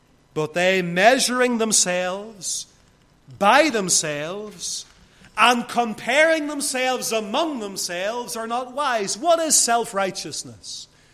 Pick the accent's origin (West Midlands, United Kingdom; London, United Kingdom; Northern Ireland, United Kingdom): Northern Ireland, United Kingdom; Lisburn; whenever I was growing up in Lisburn